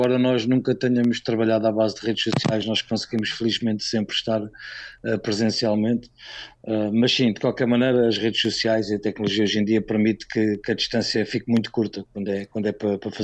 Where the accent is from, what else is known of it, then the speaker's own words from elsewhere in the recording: Pontinha, Lisbon, Portugal; Pontinha, sou da Pontinha, zona de Lisboa, Pontinha barra Odivelas, sou daqui.